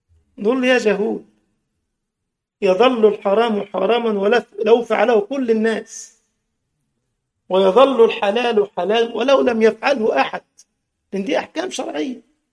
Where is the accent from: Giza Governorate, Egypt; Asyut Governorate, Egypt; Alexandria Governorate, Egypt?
Giza Governorate, Egypt; Giza; عندنا في الجيزة